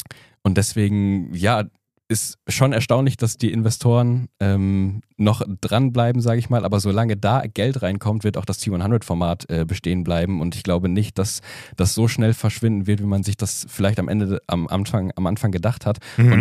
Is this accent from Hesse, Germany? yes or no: no; North Rhine-Westphalia, Germany; ich komme ja auch aus dem Ruhrgebiet